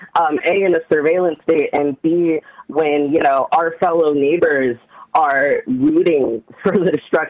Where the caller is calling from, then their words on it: New York, United States; I'm actually in New York. I'm sorry, we're doing an Oops All New York right now